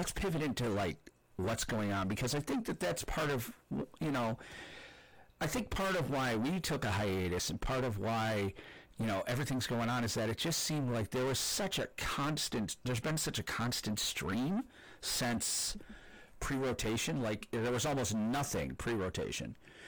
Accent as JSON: {"language": "English", "town": "Rochester", "country": "United States", "tie": "born or raised there", "said": "And last week we went pumpkin patching with my niece and nephew down back towards my hometown in Rochester."}